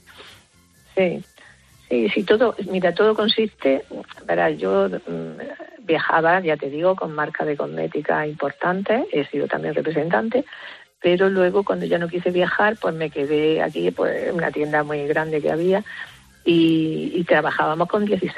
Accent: Almería, Andalusia, Spain; En Almería.

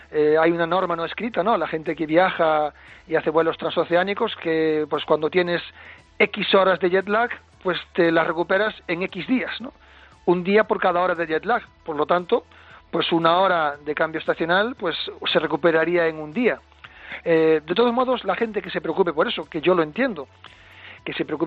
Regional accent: Galicia, Spain; yo soy de la Costa da Morte, mi casa está un poco al norte de Cabo Finisterre

